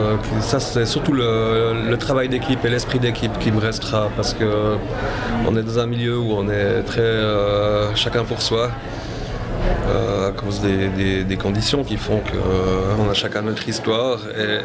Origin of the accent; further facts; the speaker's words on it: Lausanne, Vaud, Switzerland; En plus, je suis de Lausanne. Je connais très bien la ville.